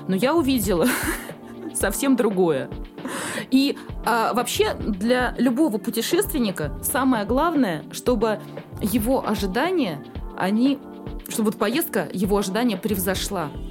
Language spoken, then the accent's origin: Russian; Saint Petersburg, Russia; Северная столица... Моя малая родина. Пока здесь останусь.